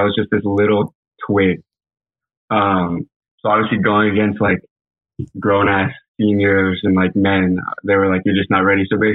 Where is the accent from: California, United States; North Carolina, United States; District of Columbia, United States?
District of Columbia, United States; Washington; I'm from Washington, D.C.